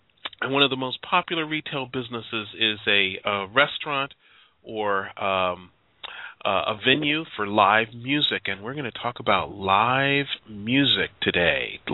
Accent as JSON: {"language": "English", "town": "Chicago", "region": "Illinois", "country": "United States", "moved": "as an adult", "lives_now": "South Bay, United States", "said": "The music scene, I'm from Chicago, and, you know, music is a passion of mine"}